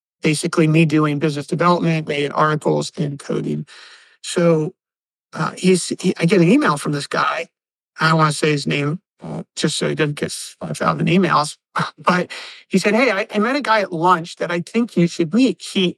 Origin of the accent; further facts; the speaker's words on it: Maryland, United States; now in Half Moon Bay, United States; I'm from Maryland originally. I live in Half Moon Bay, California now